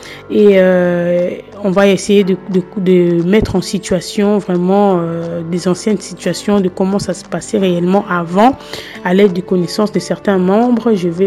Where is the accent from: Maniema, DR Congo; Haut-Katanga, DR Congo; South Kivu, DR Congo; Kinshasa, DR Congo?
Kinshasa, DR Congo; je me souviens quand j'étais petite, j'étais à Kinshasa.